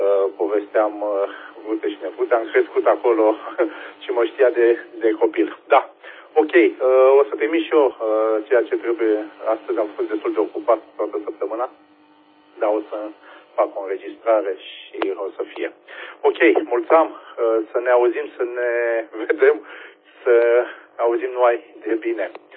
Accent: Fetești, Ialomița County, Romania; Îți dai seama, sunt din Fetești.

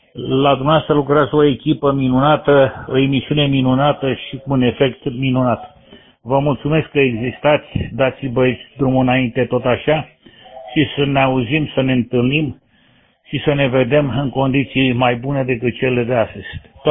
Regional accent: Bucharest, Romania; eu ca bucureștean la origine

